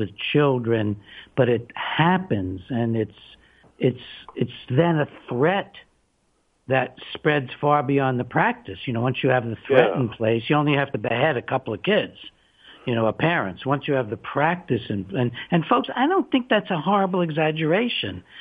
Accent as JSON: {"language": "English", "country": "United States", "said": "something that we as Americans need to just rear up an outrage about"}